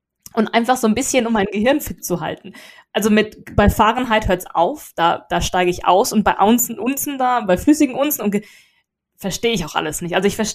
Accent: Germany; now in England, United Kingdom; ich bin Deutsche, er ist Amerikaner, wir leben in England

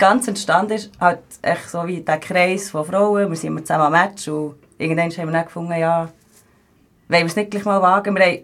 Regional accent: Bern, Switzerland; Ich bin 28, aber ich komme aus Bern.

